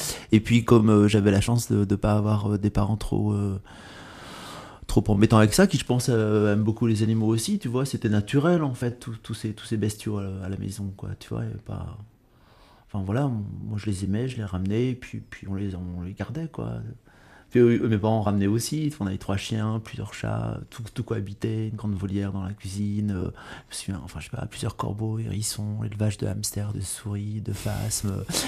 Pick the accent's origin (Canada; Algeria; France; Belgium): France; Lèves, Centre-Val de Loire; now in Paris, France; j'ai grandi à Lèves. Et à l'époque, Lèves, c'était la campagne. Bon, c'est encore un peu la campagne, quand même, au bout de Lèves, là, vers le Béville.